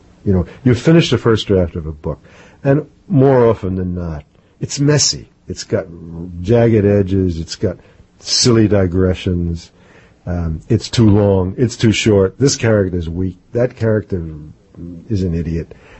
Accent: New York, United States; now in Mexico; I'm here in New York. It's exciting for me. It's my hometown. I was born and brought up here. Now I live in the mountains of Mexico.

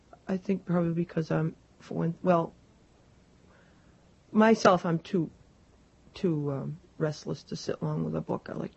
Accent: Maine, United States; Well, I grew up in one of the richest towns in the state of Maine

